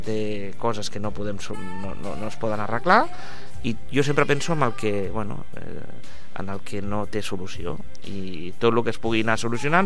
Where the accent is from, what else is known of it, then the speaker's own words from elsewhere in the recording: Catalonia, Spain; veig que a vegades som molt sossos nosaltres aquí, som catalans, som sossos catalans